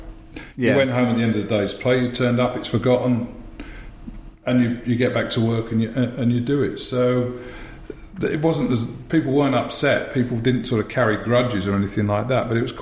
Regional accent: North West England, United Kingdom; born there; I was born in Lancashire

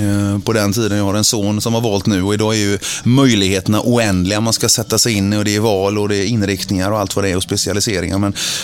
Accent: Lilla Skepplanda, Västra Götaland County, Sweden; also born or lived in Partille; vi flyttade från Partille till Lilla Skepplanda som ligger 4 mil norr om Göteborg på vägen upp mot Trollhättan. Så där är jag uppväxt.

